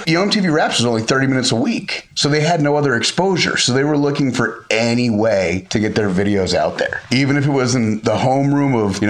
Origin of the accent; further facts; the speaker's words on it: Albany, New York, United States; I was from Albany, New York